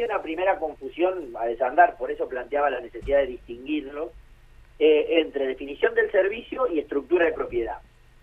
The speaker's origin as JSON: {"language": "Spanish", "town": "Tres Lomas", "region": "Buenos Aires Province", "country": "Argentina", "tie": "born or raised there", "said": "en mi pueblo, en la provincia de Buenos Aires, que es Tres Lomas"}